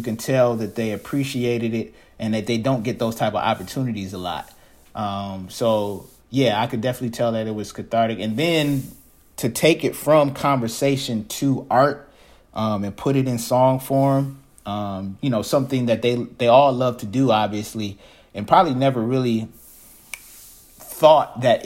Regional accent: Ann Arbor, Michigan, United States; now in Ypsilanti, United States; You know, I grew up in Ann Arbor. I've lived in Ypsilanti for most of my adult life now, you know, close to 15 years.

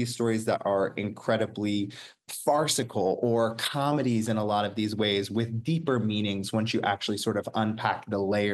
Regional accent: United States; I had mentioned previously, I'm from the Navajo Nation.

